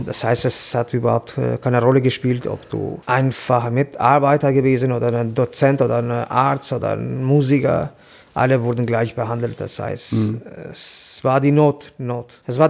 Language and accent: German; Tirana, Tirana County, Albania; German is a second language; now in Germany; Ich komme aus Albanien, Tirana.